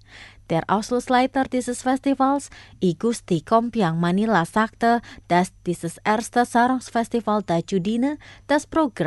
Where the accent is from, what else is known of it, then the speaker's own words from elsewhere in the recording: Indonesia; einen Wettbewerb für schöne Sarongs in Social Media zum Thema Sarong und mein Heimatland veranstaltete